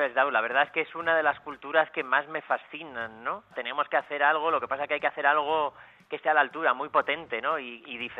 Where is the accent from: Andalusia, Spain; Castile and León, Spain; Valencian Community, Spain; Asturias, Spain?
Asturias, Spain; Luarca; born there; En mi pueblo donde nací, en Luarca, en el pequeño cine que ahí había